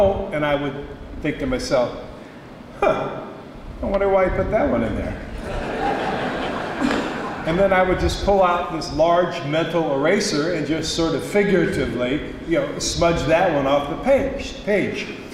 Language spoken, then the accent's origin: English; United States; born there; I was born in America. I had no reason to think I wasn't.